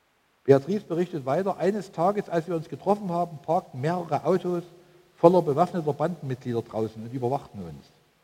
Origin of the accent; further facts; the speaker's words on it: Germany; Wir denken als Deutsche natürlich immer zuerst daran, dass wir was spenden könnten.